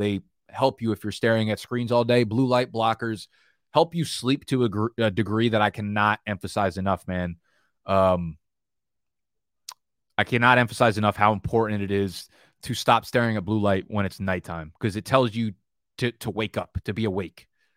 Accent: New Jersey, United States; or back to New Jersey, just my hometown for whatever reason.

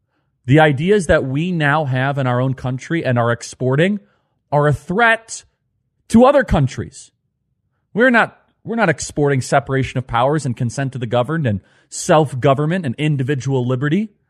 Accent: United States; Charlie, I grew up in America where we celebrated Top Gun, the original, where we were proud to be an American

